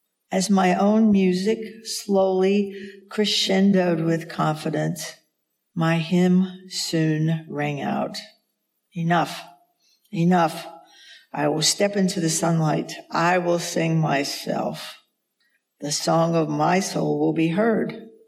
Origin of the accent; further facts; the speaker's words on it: Midwest, United States; because basically we're two dykes from the Midwest.